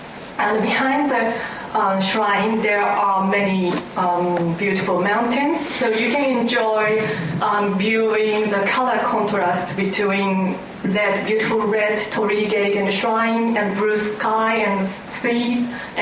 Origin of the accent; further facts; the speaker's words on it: Hiroshima, Japan; English is a second language; Because I'm from Hiroshima.